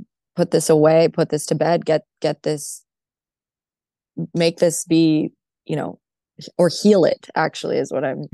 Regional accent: Los Angeles, California, United States; So, and it's in my hometown in Los Angeles.

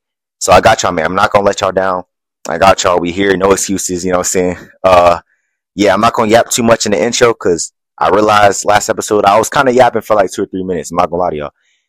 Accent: Wilmington, Delaware, United States; So I grew up in Wilmington, Delaware, downtown city area. Shout out Wilmington.

